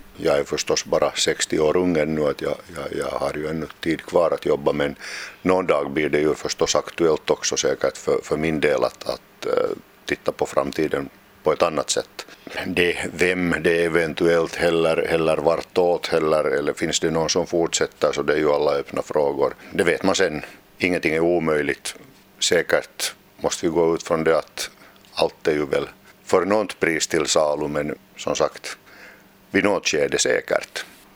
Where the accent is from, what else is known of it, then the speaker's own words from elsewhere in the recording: Hanko, Uusimaa, Finland; Det är min hemstad